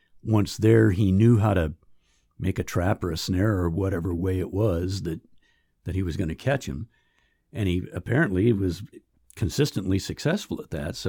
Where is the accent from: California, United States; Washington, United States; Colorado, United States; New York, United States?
California, United States; I was born and raised in California. We're used to the summer wildfires out there